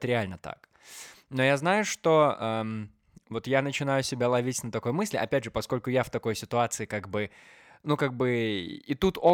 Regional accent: Belarus; мы, белорусы, капец испорчены

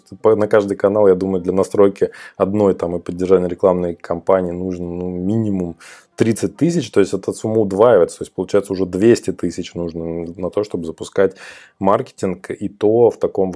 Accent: Ukhta, Komi Republic, Russia; Я, кстати говоря, тоже оттуда, я из Ухты

